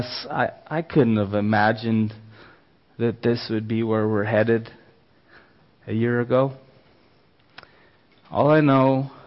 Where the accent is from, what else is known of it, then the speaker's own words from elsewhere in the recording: Steinbach, Manitoba, Canada; born there; also born or lived in Ecuador; I was born in Steinbach, Manitoba, but I haven't ever even been back there to see where I was born.